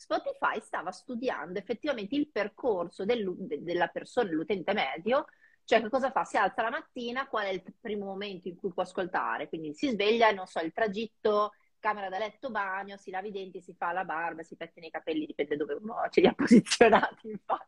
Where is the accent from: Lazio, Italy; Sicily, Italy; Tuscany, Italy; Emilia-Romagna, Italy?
Emilia-Romagna, Italy; io sono emiliana